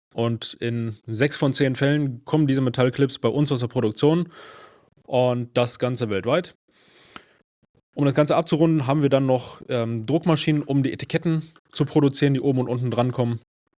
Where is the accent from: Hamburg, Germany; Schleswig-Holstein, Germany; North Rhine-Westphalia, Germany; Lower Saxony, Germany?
North Rhine-Westphalia, Germany; Langenfeld; born there; now in Mülheim an der Ruhr, Germany; ich bin 33 Jahre alt, ich komme gebürtig aus Langenfeld im Rheinland, nahe Düsseldorf, wohne jetzt mittlerweile in Mülheim an der Ruhr.